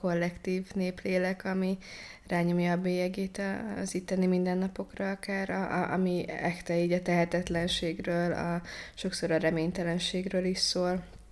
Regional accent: Ukraine; now in Hungary; ott ugye nem tudtam teljes értékű ukrán lenni, mivel bármennyire is igyekeztem szépen beszélni ukránul, érezhető volt, hogy nem az az anyanyelvem, tehát én akcentussal beszélek a mai napig ukránul. Viszont amikor meg Magyarországra jöttem, akkor itt meg azt éreztem, hogy nem vagyok teljes értékű magyar.

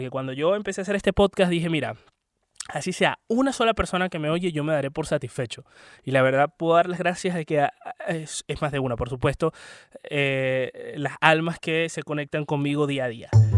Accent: Venezuela; la gente no tiene la culpa de lo que está sucediendo en el país, en mi país, Venezuela.

